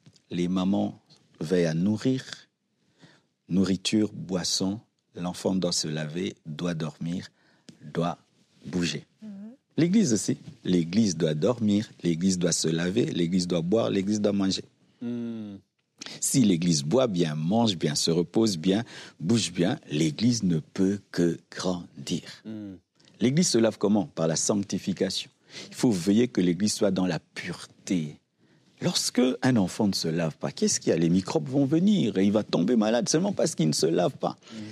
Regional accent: Kinshasa, DR Congo; j'ai grandi à Lemba

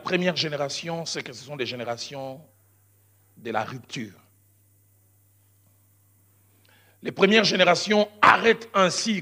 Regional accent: Kinshasa, DR Congo; Tout petit, je les voyais venir chez nous à Bandal.

